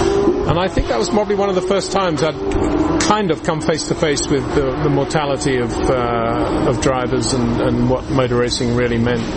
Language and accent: English; Australia; Well, I grew up in Australia, as you rightly say.